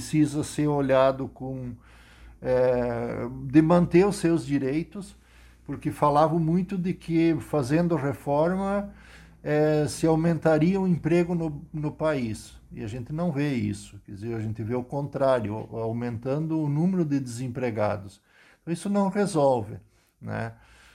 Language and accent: Portuguese; Brazil; é óbvio que quem perde somos nós, né, brasileiros